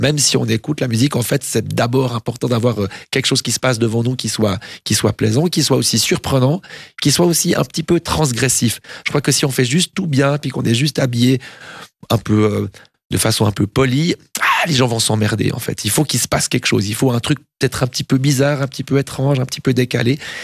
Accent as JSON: {"language": "French", "town": "Champagne", "region": "Vaud", "country": "Switzerland", "said": "C'est ce qui est écrit sur mon clavier parce que je viens de Champagne, donc voilà."}